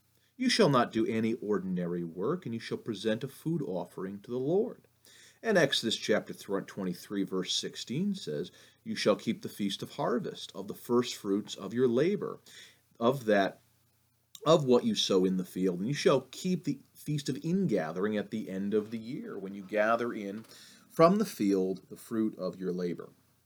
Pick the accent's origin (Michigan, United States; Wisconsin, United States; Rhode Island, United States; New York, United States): Rhode Island, United States; Cranston; when I was growing up in Cranston, most every school-aged child would get this Jewish holiday off from school.